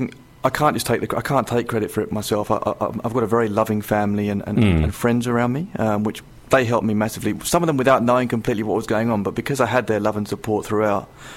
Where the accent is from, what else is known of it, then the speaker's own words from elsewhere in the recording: East of England, United Kingdom; As you say, I mean, I've been born and raised in Essex. I'm a local Essex lad.